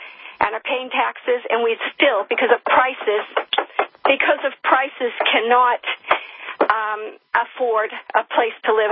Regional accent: United States; accent: American; now in United Kingdom; I'm an American who's been living in the UK for 28 years. I haven't lost my accent.

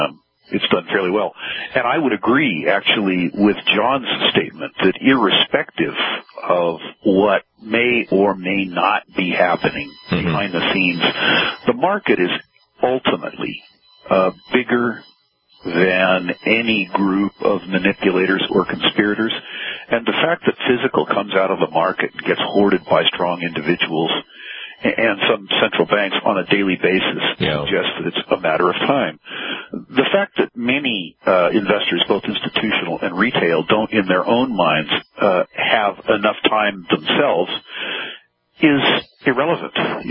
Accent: Vancouver, British Columbia, Canada; No, growing up around the Vancouver Stock Exchange, I saw a lot of manipulation, a lot of conspiracies.

